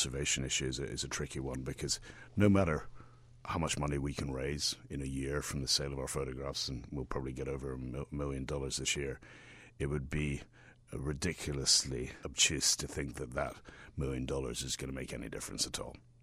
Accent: Scotland, United Kingdom; being a Scotsman

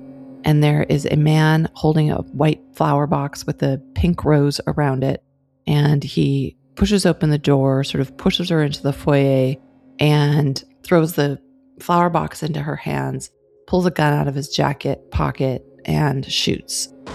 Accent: Canada; now in Atlanta, United States; I'm Canadian. I'm not from the South at all.

